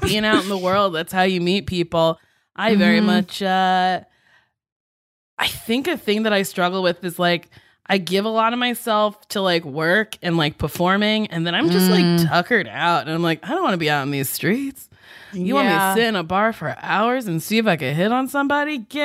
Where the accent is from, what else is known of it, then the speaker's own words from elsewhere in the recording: East Coast, United States; I grew up on the East Coast, and I always thought Dominicans were black.